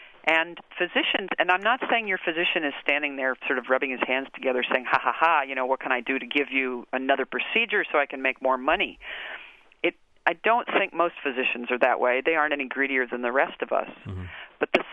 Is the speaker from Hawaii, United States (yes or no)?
yes; Honolulu, Hawaii, United States; I grew up in Honolulu.